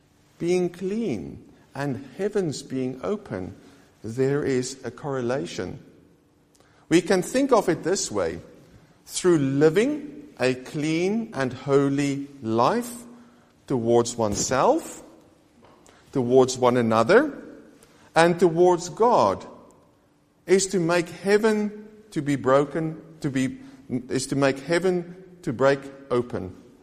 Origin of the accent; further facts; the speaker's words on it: South Africa; now in United Kingdom; As a South African, it has taken me time, or has taken time for me, to understand what is appropriate in Scotland.